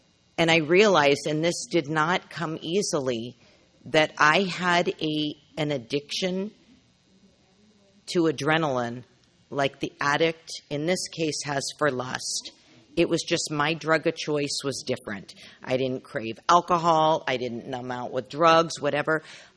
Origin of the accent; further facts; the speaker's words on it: San Diego, California, United States; I'm from San Diego.